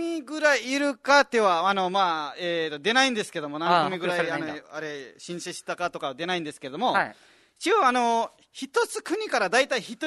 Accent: Nepal; Japanese is a second language; now in Japan; ナマステの後はネパールから来ましたっていうのはもうあの慣れてますので、

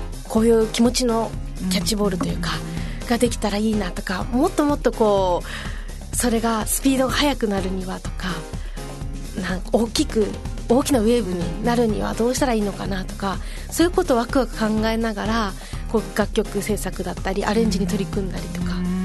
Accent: Okinawa, Japan; 私地元で活動9年目になるんですけど

